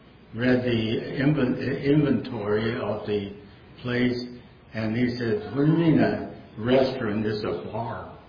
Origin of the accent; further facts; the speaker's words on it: Tianjin, China; English is a second language; now in United States; So they opened up military place in Tianjin, where I was born in North China, about 60 miles south of Beijing. That's my old hometown.